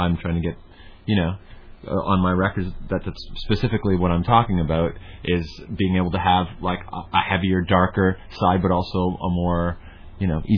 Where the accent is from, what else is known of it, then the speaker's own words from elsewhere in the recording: Toronto, Ontario, Canada; I'm from Toronto. I'm a singer-songwriter.